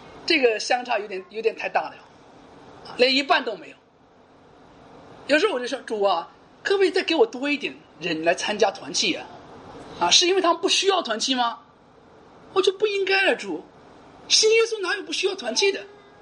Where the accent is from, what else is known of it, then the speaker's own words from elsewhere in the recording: Singapore; 你回到新加坡了，回到我们的家乡之后呢，